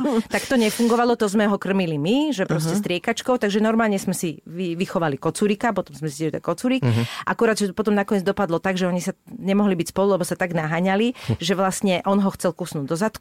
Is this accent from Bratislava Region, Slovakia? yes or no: yes; Bratislava, Bratislava Region, Slovakia; Mala som to šťastie, že som z Bratislavy, bývala som normálne ešte u našich